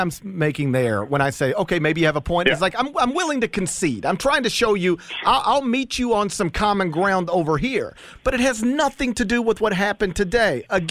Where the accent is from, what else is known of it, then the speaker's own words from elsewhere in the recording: Mississippi, United States; Like Mississippi right now, my home state, has the lowest, as of late May, had the lowest rate of fully vaccinated adults.